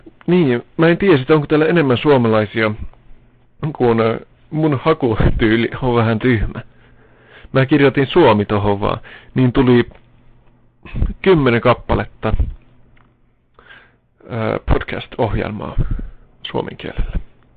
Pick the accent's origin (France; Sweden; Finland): Sweden; Gothenburg, Västra Götaland; born there; Mä oon kuitenkin ruotsin suomalainen. Ja oon syntynyt täällä Göteborgissa 82, elikkä mä oon vasta 24.